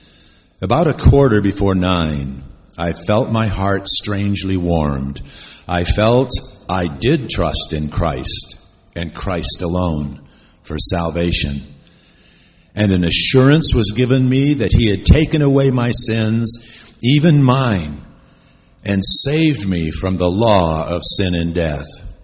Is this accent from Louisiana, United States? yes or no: no; Battle Creek, Michigan, United States; also born or lived in Washington State; I grew up in Michigan, Battle Creek, city in Michigan, went to Battle Creek Bible Church. And then from there, I ended up eventually in the ministry in out west. I was in Washington State.